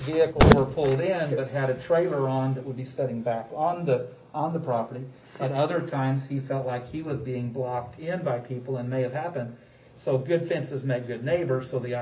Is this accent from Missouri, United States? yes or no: yes; Springfield, Missouri, United States; I actually, hi there. I'm from Springfield, Missouri. I actually represent the Southern Missouri District.